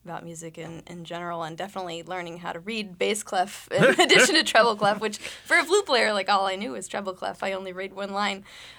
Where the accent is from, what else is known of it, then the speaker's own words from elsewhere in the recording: Anchorage, Alaska, United States; That was a pretty unique opportunity, I felt like, for where I grew up in Anchorage.